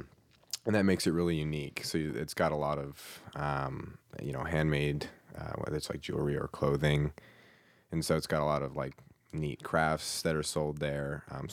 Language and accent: English; Albuquerque, New Mexico, United States; I'm from Albuquerque. It's one of the bigger cities in New Mexico.